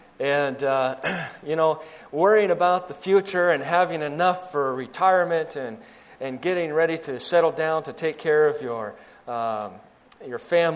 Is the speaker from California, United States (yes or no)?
yes; California, United States; now in Elmira, United States; Even though I miss home, Southern California, my hometown is being beat up by fires and mudslides and all that stuff.